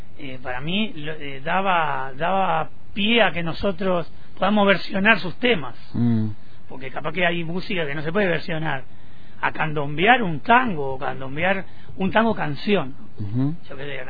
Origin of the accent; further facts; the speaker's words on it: Salto, Uruguay; born there; also born or lived in Montevideo; yo nací en Salto, o sea, 500 kilómetros de Montevideo, y toda la música regularmente pasaba en Montevideo. Cuando yo me voy a vivir a Montevideo